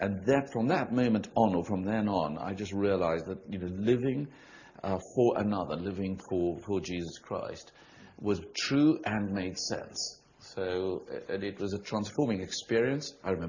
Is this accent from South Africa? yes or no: yes; South Africa; I grew up in South Africa in the dark days.